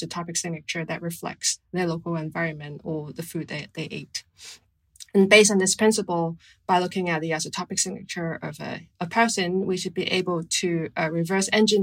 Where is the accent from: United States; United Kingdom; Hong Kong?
Hong Kong; because I'm from Hong Kong